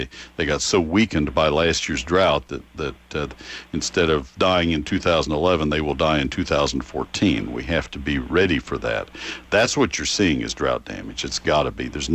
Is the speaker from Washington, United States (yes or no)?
no; College Station, Texas, United States; In my hometown of College Station, Texas, I was down there in the fall, and I saw yaupon hollies. I've been in and out of College Station. I lived there 18 years and in and out of College Station all my life